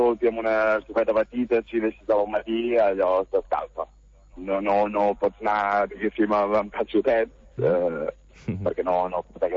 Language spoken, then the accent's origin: Catalan; Catalonia, Spain; soc criat més de terra endins, som d'Osona, la família